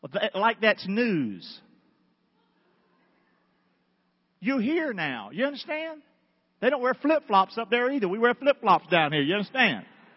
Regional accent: Rockingham, North Carolina, United States; now in Englewood, United States; I'm from Rockingham, North Carolina, but Englewood is where I live.

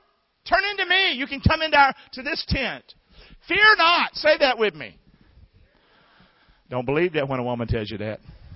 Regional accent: the South, United States; I never understood that because I'm from the South and I don't even care about it.

